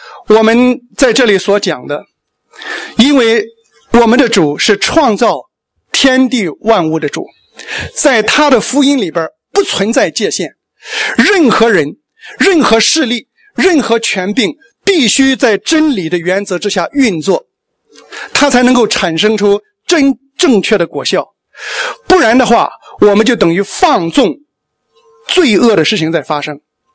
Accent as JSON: {"language": "Chinese", "country": "China", "said": "我们中国人向中国人认错吗？我们的政府向我们的民间做过多少错的事，真正认过吗？"}